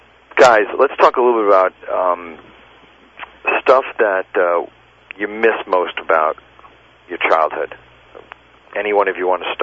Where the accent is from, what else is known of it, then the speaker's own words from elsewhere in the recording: Rockaway Beach, New York, United States; talking about our lives growing up in Rockaway Beach, New York.